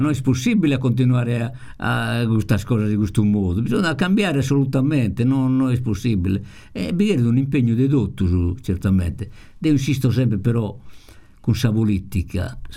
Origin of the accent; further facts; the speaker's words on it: Sardinia, Italy; noi siamo sardo. La nostra cultura, la nostra identità nasca con la lingua sarda.